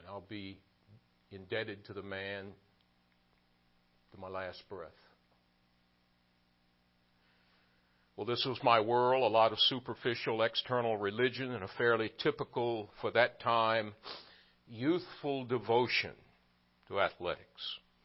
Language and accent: English; the South, United States; but more than anything, growing up in the South, what would a young man be enamored with? Football.